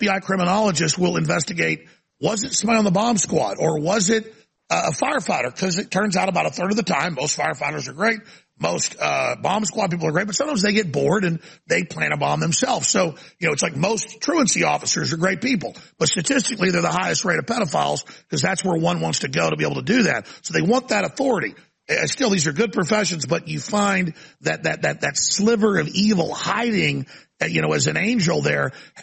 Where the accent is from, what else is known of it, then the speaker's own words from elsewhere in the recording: Dallas, Texas, United States; when I was growing up in Dallas.